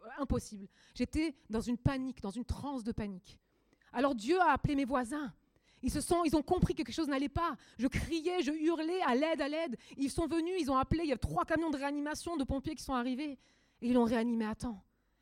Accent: Germany; now in Marseille, France; On avait été déjà malmenés dans le quartier de Marseille parce qu'on est allemand

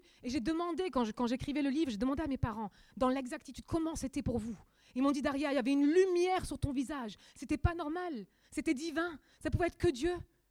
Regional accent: Germany; now in Marseille, France; On avait été déjà malmenés dans le quartier de Marseille parce qu'on est allemand

